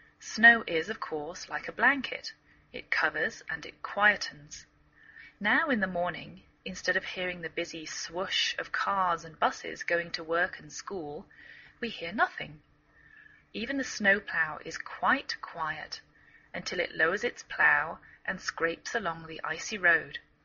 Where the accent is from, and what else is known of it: England, United Kingdom; now in United States